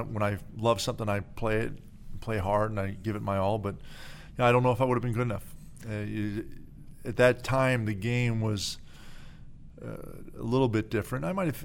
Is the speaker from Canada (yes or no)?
yes; Beaconsfield, Quebec, Canada; Really, the West Island of Montreal and Beaconsfield was the most I spent most of the time there. Went to high school, Beaconsfield High School.